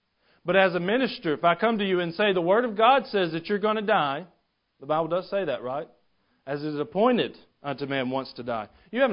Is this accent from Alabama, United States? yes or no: no; Gainesville, Georgia, United States; now in Nashville, United States; I'm from Gainesville, Georgia. I knew there was a Nashville, but I never intended to go there.